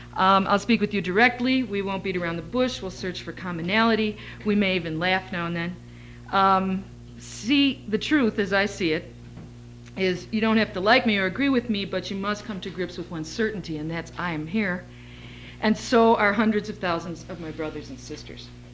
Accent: Chicago, Illinois, United States; I'm a white woman of Polish extraction, working class background, born and raised in Chicago.

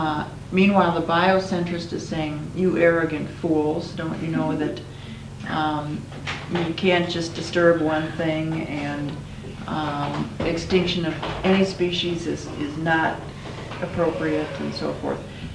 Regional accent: Midwest, United States; Well, and I'm from the Midwest, and I don't know the history of just what happened with the Grand Coulee Dam

